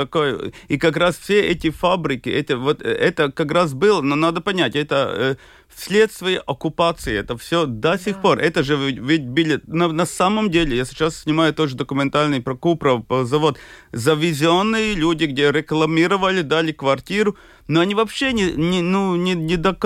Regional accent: Latgale, Latvia; Ну, а я вообще латгалец. Ну, мне я такой своеобразный латыш.

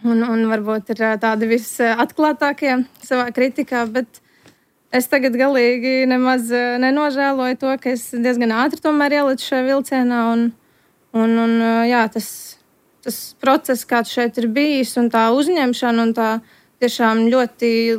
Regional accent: Riga, Latvia; Es esmu no Rīgas, esmu rīdziniec

